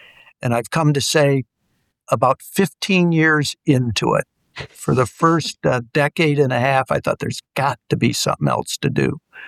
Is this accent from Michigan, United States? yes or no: yes; Grand Blanc, Michigan, United States; Both my wife and I grew up in Michigan, grew up in a town called Grand Blanc, up near Flint.